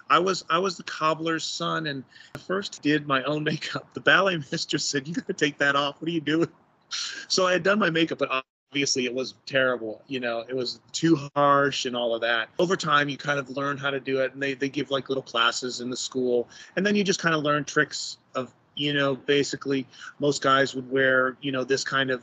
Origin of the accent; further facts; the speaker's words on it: Cleveland, Ohio, United States; I grew up in Cleveland, and so it definitely had the Saturday afternoon, Friday midnight creature feature.